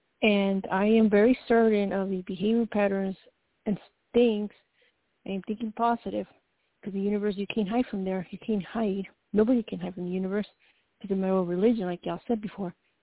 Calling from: Colorado, United States; from Colorado.

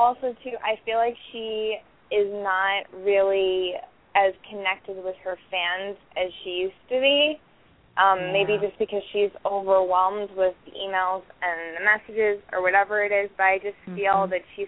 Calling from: Long Island, New York, United States; Long Island, New York.

